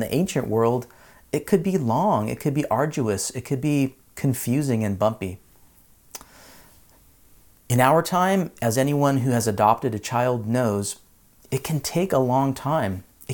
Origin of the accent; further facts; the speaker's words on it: Santa Barbara, California, United States; Now, I was raised in Santa Barbara by an agnostic Jewish father and an atheist mother without any religious creed or affiliation.